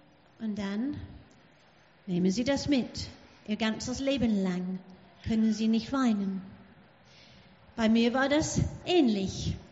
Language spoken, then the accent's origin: German; England, United Kingdom; Ich bin Engländerin und die Engländer trinken gerne Tee.